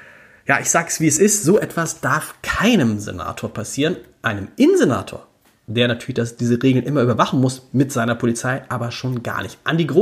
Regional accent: Hamburg, Germany; Und daran hält man sich als Hamburgerin natürlich.

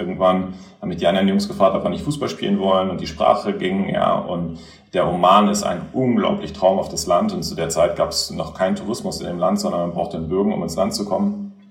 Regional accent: Göttingen, Lower Saxony, Germany; ich bin in Göttingen aufgewachsen, logischerweise mit meinen Eltern, mit meiner Schwester zusammen, also Göttingen ist jetzt ja nicht der Nabel der Welt, ist ein ganz schönes kleines Städtchen zum Aufwachsen, super jung mit den ganzen Studenten.

